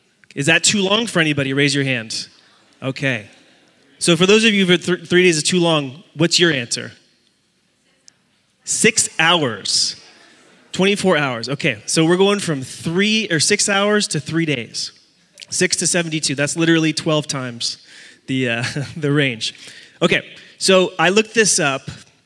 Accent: Puerto Rico; I'm from Nazareth, too. I'm from the Hemet equivalent in Puerto Rico.

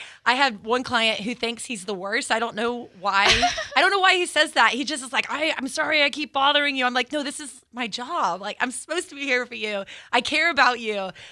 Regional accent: the South, United States; I talk fast. I'm from the South.

